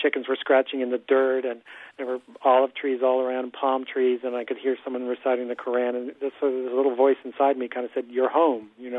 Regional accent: Libya; Well, you know, it was kind of an idyllic childhood in a lot of ways. We grew up right on the Mediterranean

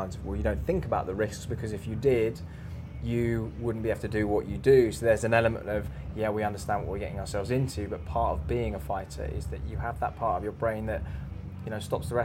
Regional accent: England, United Kingdom; we're English, we like our traditions and we're stuck in that way.

